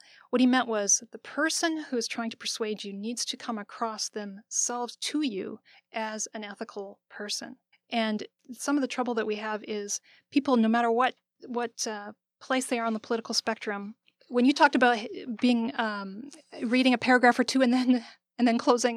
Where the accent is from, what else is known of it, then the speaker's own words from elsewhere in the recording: Canada; now in United States; So I was born and raised in Canada, and it's a more deferential society where you're going to be more willing to recognize someone else in authority over you or so on.